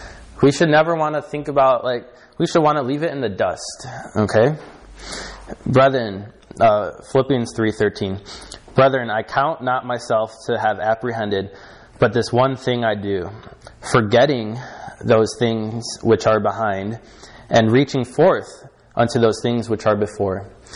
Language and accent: English; Chicago, Illinois, United States; Like, I'm from Chicago